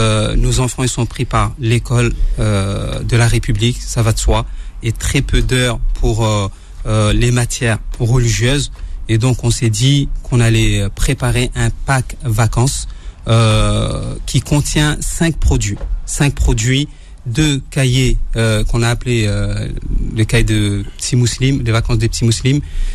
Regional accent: Le Port, Réunion; je viens de La Réunion. J'ai vécu à La Réunion.

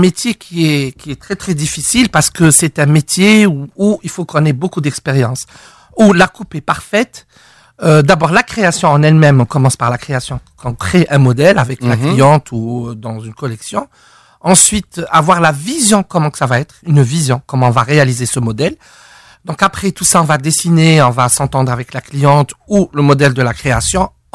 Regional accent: Algiers, Algiers Province, Algeria; moi je suis d'Alger, je suis né à Alger, donc le Calaco, il est dans mon sang.

